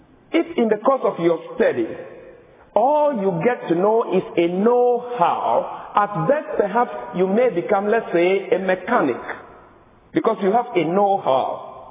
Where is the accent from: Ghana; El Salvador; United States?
Ghana; When I was growing up, I'm coming from Ghana, West Africa. I grew up having my own whys in life. When in the village where I lived and studied